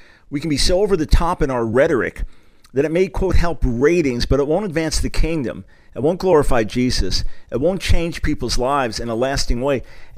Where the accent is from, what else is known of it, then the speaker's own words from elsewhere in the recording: New York City, New York, United States; in the New York area, growing up in New York City, Long Island area